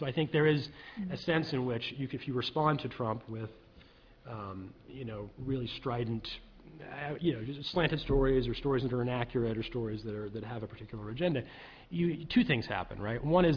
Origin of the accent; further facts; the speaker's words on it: Tennessee, United States; I recognize that, like, I'm from Tennessee in the United States, and I go home and I see this sort of economic devastation wrought upon them.